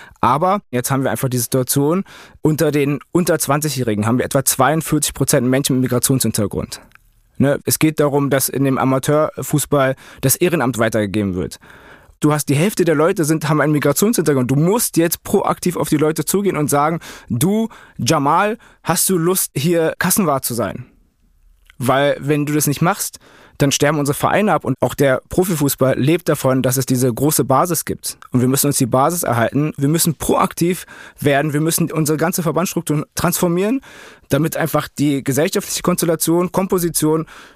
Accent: Berlin, Germany; Ich bin als Türke aus Berlin in Neustrelitz.

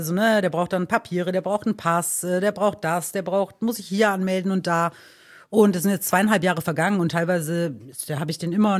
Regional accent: Greece; Weil ich bin Griechin

